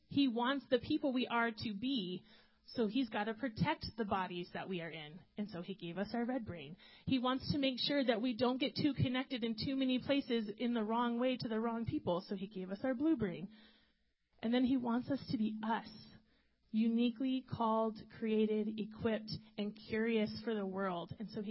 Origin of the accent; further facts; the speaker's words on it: Idaho, United States; And I grew up going on Lake Coeur d'Alene in North Idaho a lot, which is a giant lake.